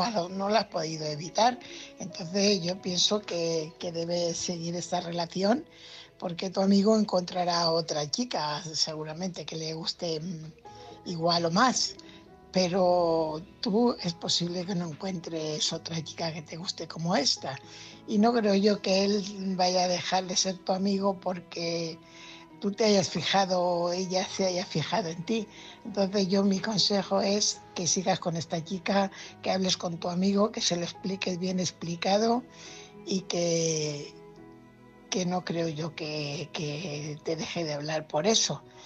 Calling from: Fuenlabrada, Community of Madrid, Spain; corresponsal de Fuenlabrada.

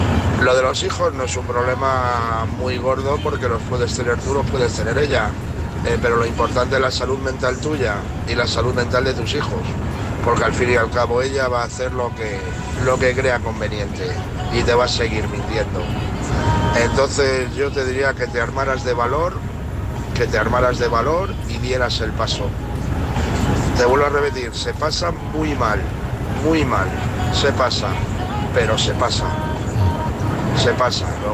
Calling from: Toledo, Castilla-La Mancha, Spain; de Toledo y por la noche camino a Valencia, ida y vuelta con un camión.

